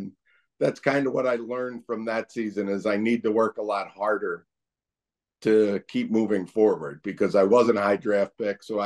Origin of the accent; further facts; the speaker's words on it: Haddon Heights, New Jersey, United States; Mark Yule was a Haddon Heights graduate. I was from Haddon Heights, but we all played on the same American Legion team in the summer.